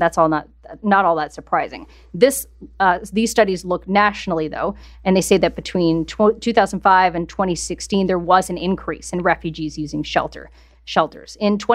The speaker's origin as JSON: {"language": "English", "town": "Niagara", "region": "Ontario", "country": "Canada", "tie": "born or raised there", "said": "I grew up in Niagara, and I would disagree."}